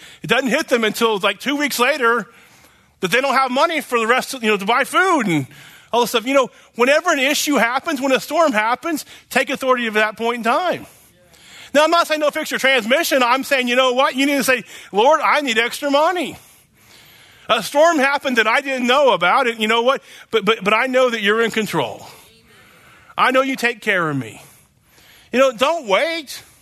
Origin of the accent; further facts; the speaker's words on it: Oklahoma, United States; I mean, like I said, you know, growing up in Oklahoma, and I'm sure many of you grew up right here